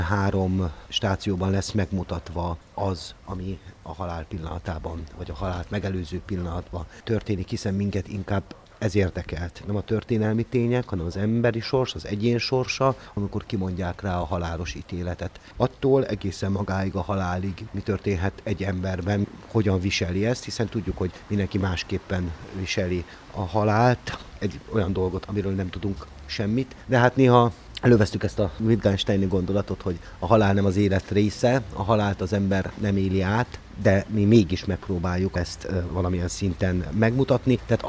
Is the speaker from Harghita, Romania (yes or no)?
no; Arad, Arad County, Romania; azért szeretem, mert egyhogy aradi vagyok